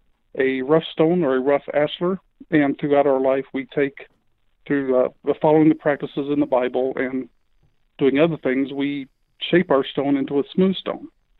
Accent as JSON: {"language": "English", "region": "Nevada", "country": "United States", "said": "I know in my home state, in my jurisdiction of Nevada, and Nevada is not a very, you know, populated state compared to some other states"}